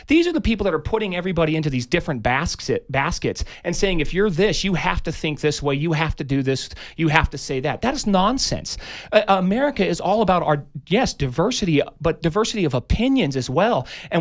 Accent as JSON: {"language": "English", "town": "Tucson", "region": "Arizona", "country": "United States", "tie": "born or raised there", "said": "But again, I was raised here in the Tucson greater area"}